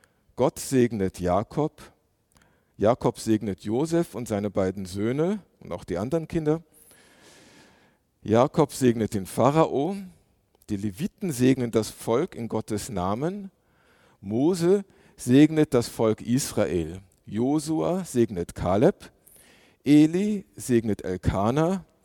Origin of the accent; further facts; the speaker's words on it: Germany; aber als Deutscher ist vielleicht mir zu entschuldigen, dass ich das nicht so in der Tiefe genau wusste